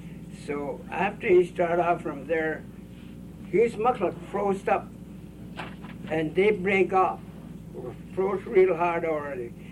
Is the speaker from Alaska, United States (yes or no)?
yes; Kivalina, Alaska, United States; born or raised there